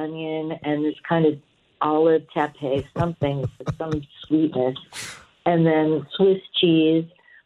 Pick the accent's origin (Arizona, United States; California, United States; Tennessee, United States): California, United States; Torrance; This location, I grew up in the South Bay of Torrance.